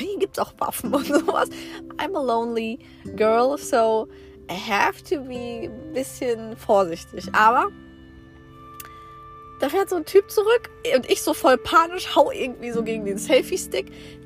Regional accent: Germany; ja, aber nicht beruflich, ich komme aus Deutschland.

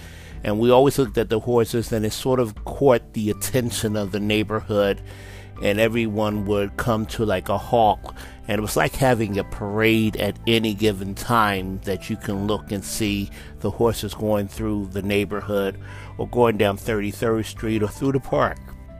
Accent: Philadelphia, Pennsylvania, United States; I grew up in the Story Mansion section of Philadelphia, which is a section where this movie is actually taking place

